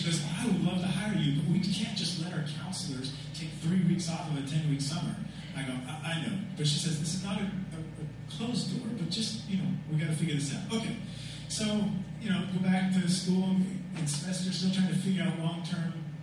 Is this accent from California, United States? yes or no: yes; California, United States; I'm from SoCal. I don't know anything about Santa Cruz.